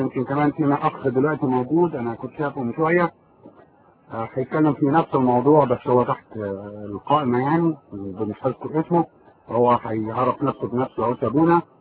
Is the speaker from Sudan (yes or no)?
no; Egypt; زي ما بيقولوا عندنا في مصر